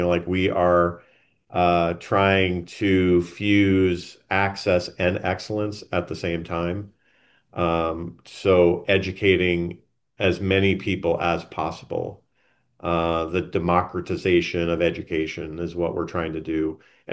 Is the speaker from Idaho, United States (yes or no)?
no; New York, United States; now in Arizona, United States; I moved from New York to Arizona, very different.